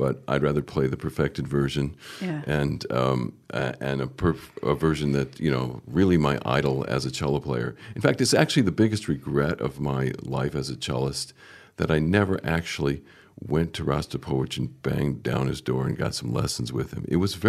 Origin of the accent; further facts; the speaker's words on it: Kalamazoo, Michigan, United States; as I was growing up in Kalamazoo, Michigan, of course, learning the cello